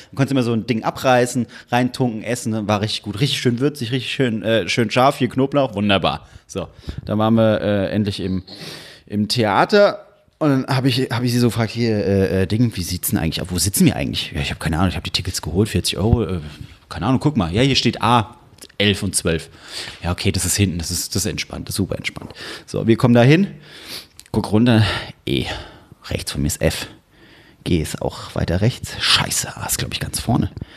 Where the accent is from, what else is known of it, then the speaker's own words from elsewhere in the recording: Frankfurt, Hesse, Germany; Frankfurt. Frankfurt, okay, bist du extra aus Frankfurt hierher gereist? Ja, ja.